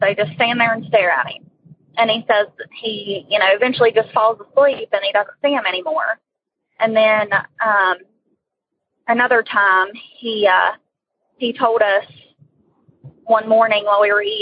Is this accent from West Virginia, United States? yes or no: yes; West Virginia, United States; I'm from West Virginia.